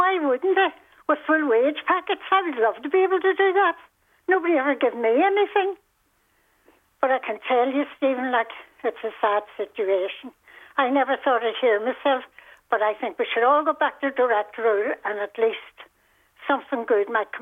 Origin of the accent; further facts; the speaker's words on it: Moira, Northern Ireland, United Kingdom; from Moira.